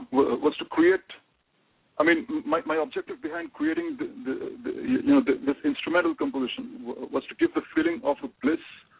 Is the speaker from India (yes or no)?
yes; Kolkata, West Bengal, India; English is a second language; I'm from Kolkata.